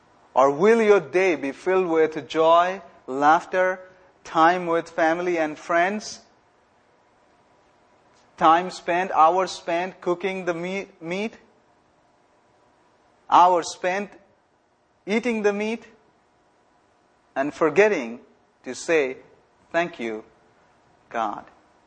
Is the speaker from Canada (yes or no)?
no; India; moved away as an adult; now in United States; I'm from India, When I came to the United States